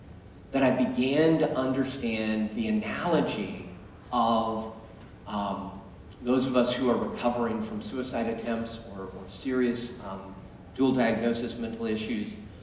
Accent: Kansas, United States; now in New York City, United States; I went back to my hometown in Western Kansas where I had to serve a small amount of jail time for the DUI.

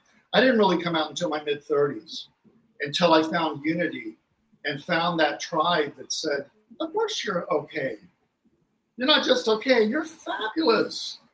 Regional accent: Florida, United States; when I was growing up in the Methodist Church in the South in a small town in Central Florida.

